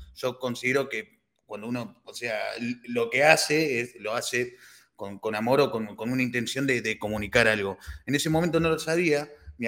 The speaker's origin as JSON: {"language": "Spanish", "town": "Río Gallegos", "region": "Santa Cruz", "country": "Argentina", "said": "es escritora allá de Santa Cruz, Río Gallegos, yo soy de allá, soy patagónico"}